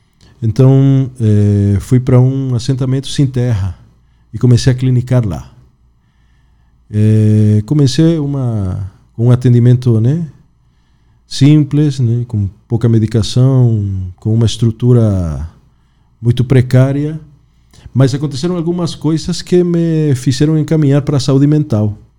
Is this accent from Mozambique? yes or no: no; Bolivia; Portuguese is a second language; moved away as an adult; also born or lived in São Paulo / Santa Catarina; now in Brazil; Meu caro, já são 10 anos que estou nessas terras tupiniquins. Saí da Bolívia com aquela ânsia de virar um melhor cirurgião, né? Porque eu já era cirurgião lá na Bolívia.